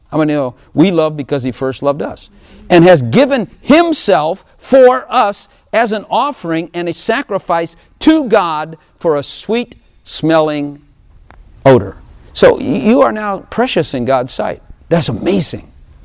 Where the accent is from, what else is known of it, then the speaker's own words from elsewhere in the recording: Chicago, Illinois, United States; I know him well because I know how his brain thinks, because he comes from Chicago and I come from Chicago.